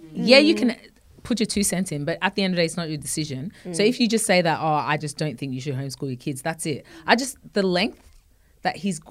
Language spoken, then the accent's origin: English; Australia; because I'm definitely thinking of this as an Aussie, so I have no idea.